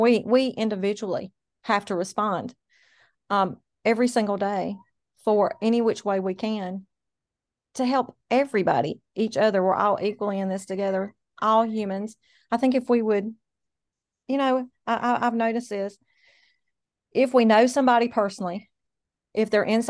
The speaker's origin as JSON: {"language": "English", "region": "the South", "country": "United States", "said": "I come from the South and I love the Lord and he carries me."}